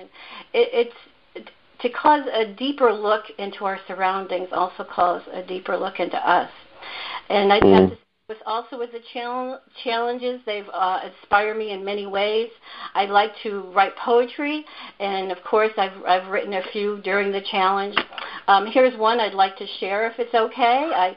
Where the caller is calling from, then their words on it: Illinois, United States; Hello, this is … I'm calling from Central Illinois, where it's unseasonably cool